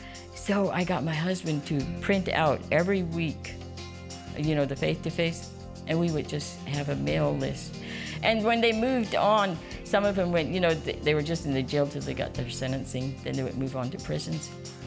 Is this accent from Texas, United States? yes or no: yes; Yoakum, Texas, United States; I'm from Yoakum, Texas, and we're here for the convention this week.